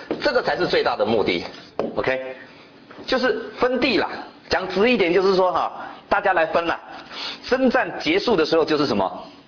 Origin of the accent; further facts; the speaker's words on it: China; 其实从我们中国人讲一句话叫什么，画饼充饥啊